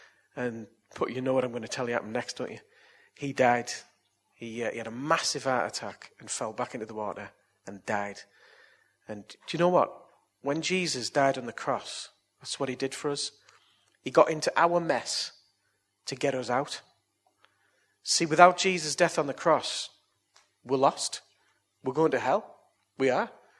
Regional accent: Billingham, North East England, United Kingdom; When I was a kid, I grew up in Billingham

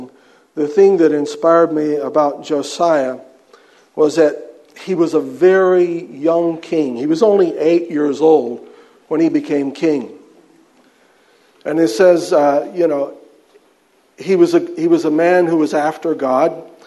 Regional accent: United States; also born or lived in United Kingdom; When I say our nations, I say it because I'm American, but I'm also British.

